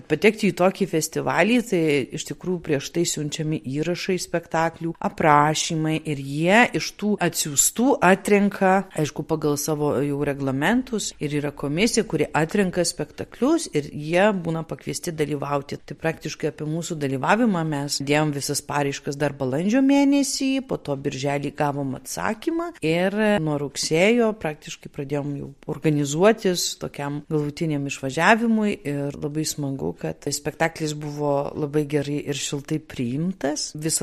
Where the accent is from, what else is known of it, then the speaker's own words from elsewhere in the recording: Poland; nepaisant, kad esam iš Lenkijos, mes visur esam pristatomai kaip lietuviai